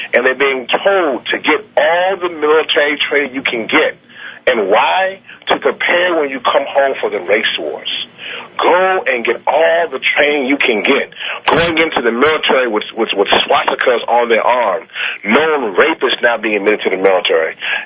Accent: Shreveport, Louisiana, United States; born there; accent: southern; I was born in Shreveport, Louisiana. So you might hear my little southern accent come out every once in a while.

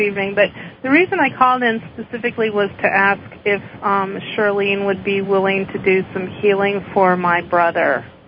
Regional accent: Ohio, United States; now in Louisiana, United States; Yeah. I live in Louisiana, but I'm from Ohio.

